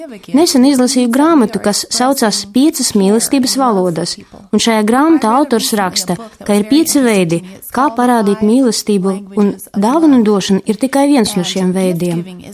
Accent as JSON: {"language": "Latvian", "region": "California", "country": "United States", "tie": "born or raised there", "lives_now": "Latvia", "said": "Es piedzimu un izaugu Kalifornijā, Amerikas Savienotajās valstīs. Tur arī ieguvu izglītību."}